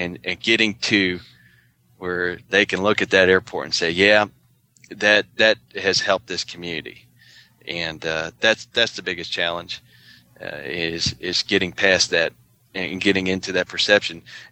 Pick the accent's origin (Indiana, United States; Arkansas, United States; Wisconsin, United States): Arkansas, United States; all the crop dusters I grew up with in Arkansas.